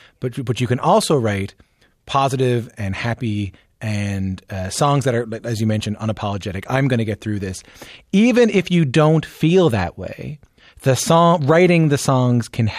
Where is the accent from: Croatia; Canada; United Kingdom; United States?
Canada; I think actually still very proud as a Canadian